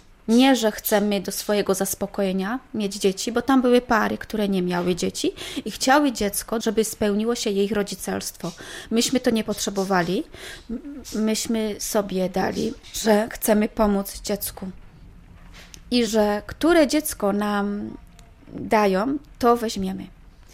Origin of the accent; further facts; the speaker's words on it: Moravian-Silesian Region, Czechia; Pochodzę ze Śląska, mam polskie szkoły, podstawowe i średnią szkołę mam także polską. Szkoły skończyłam tutaj w Czechach.